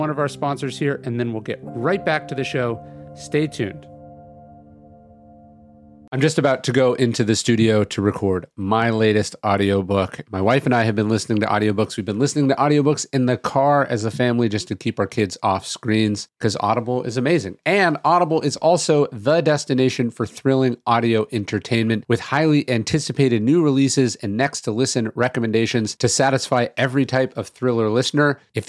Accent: California, United States; I'm from California. I now live in the South

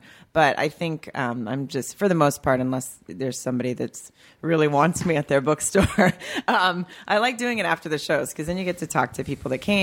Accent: Farmington, Arkansas, United States; born or raised there

